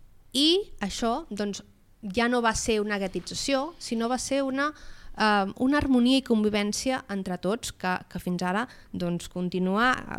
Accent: Caldes de Montbui, Catalonia, Spain; Jo vaig criar-me a Caldes de Montbui

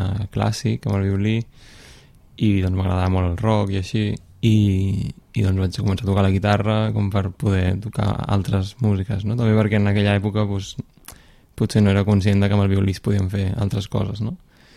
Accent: Cambrils, Catalonia, Spain; l'Escola de Música de Cambrils, que és el meu poble, a Tarragona

